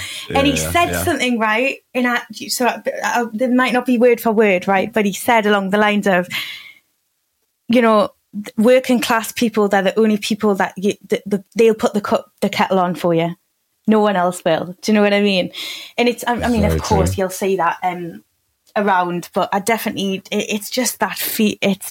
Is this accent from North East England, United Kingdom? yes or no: yes; Newcastle, North East England, United Kingdom; growing up in Newcastle, yes. So I'm from a single parent family. Every time I go back to Newcastle, I appreciate it more, is what I wanted to say.